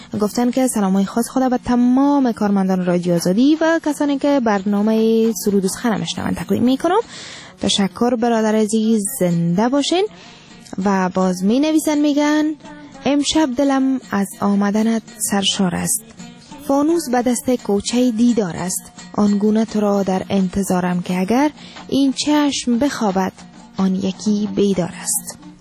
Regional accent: Afghanistan; ما افغان هستیم

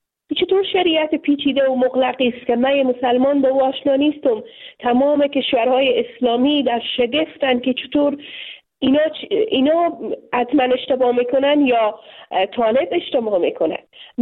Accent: Afghanistan; من جدا از مردم افغانستان نیستم و مردم افغانستان که در افغانستان زندگی میکنم، در خانواده های افغان زندگی میکنم

